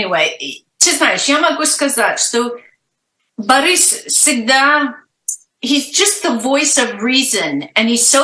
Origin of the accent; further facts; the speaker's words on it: Russia; moved away as an adult; Да, я, ты знаешь, как я уехала из России в 96 году